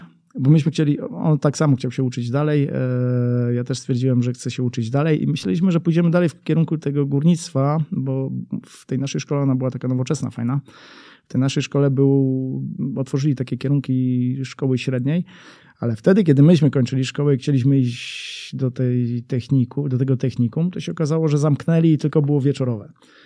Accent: Silesian Voivodeship, Poland; Ja jako, że wychowałem się na Śląsku i większość mojej rodziny to była rodzina górnicza

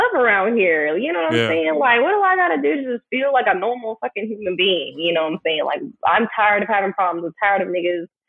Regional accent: Euless, Texas, United States; also born or lived in Seattle / New Haven; So I was born in Texas, lived in Euless till about first grade, moved to Seattle, lived there for like a year. And then we moved to New Haven, Connecticut, where I spent 4 years.

